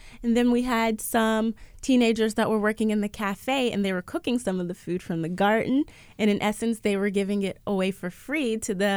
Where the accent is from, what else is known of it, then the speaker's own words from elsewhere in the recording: Braddock, Pennsylvania, United States; Growing up there, I got to see